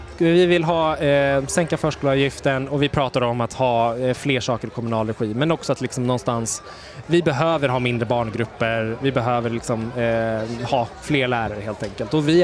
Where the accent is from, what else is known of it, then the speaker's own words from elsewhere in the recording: Järna, Stockholm County, Sweden; Nej, men jag kommer från Järna utanför Södertälje.